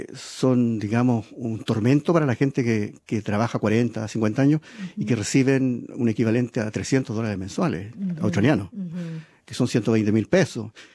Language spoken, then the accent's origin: Spanish; Chile; tengo la esperanza como chileno